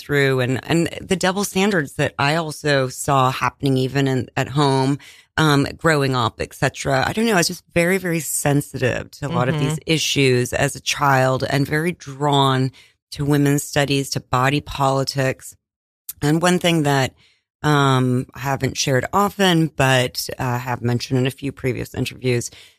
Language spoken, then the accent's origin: English; Iowa, United States; born there; I was born in Iowa, and my parents retired.